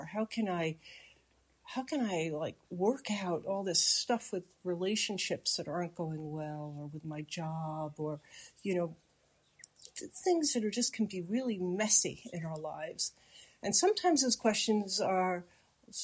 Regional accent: Massachusetts, United States; now in France; I come from the United States. I moved here a little over a year ago from Western Massachusetts, and I got my training in New York City

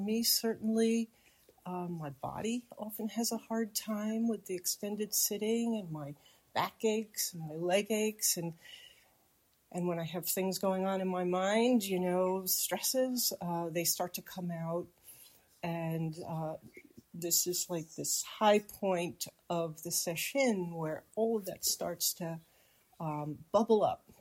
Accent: Massachusetts, United States; now in France; I come from the United States. I moved here a little over a year ago from Western Massachusetts, and I got my training in New York City

